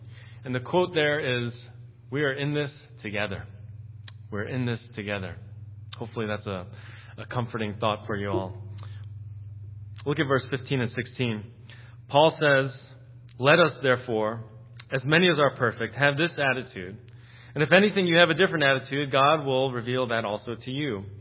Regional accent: Pennsylvania, United States; I grew up near Philadelphia, so it especially hits home with me.

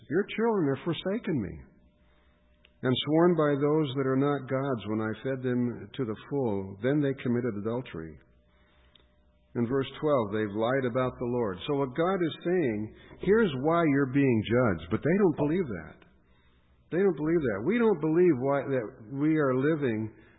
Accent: United States; it's hard for me to say this as an American and as a believer.

